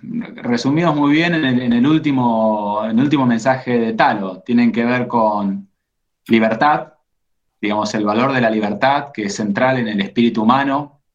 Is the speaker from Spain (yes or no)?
no; Argentina; estamos todos expectantes, como argentinos, de reacomodarnos un poco